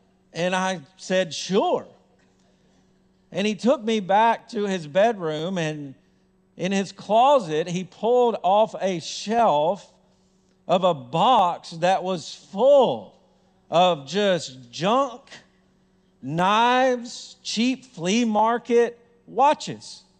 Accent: Lewisburg, Tennessee, United States; last night I'd ever spend in my hometown, Lewisburg, Tennessee, as a resident.

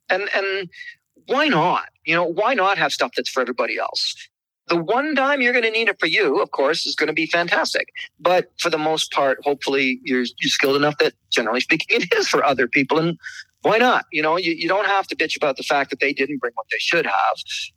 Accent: Ontario, Canada; Yeah. You know, it's Canadian. Yeah. I'm from Ontario.

